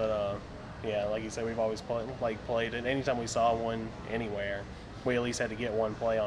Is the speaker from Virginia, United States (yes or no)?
yes; Roanoke, Virginia, United States; We're from Roanoke, actually.